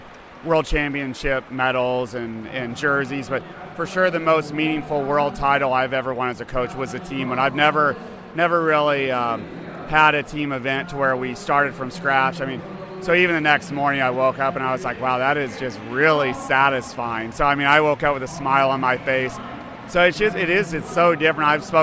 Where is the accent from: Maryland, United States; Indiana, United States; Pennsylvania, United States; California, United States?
Indiana, United States; She grew up in the same state that I grew up in America. It's Indiana, and it's really a blue-collar state.